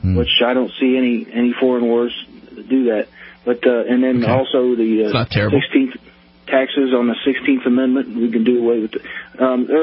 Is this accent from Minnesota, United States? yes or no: no; Ohio, United States; I'm from Southwest Ohio and second district.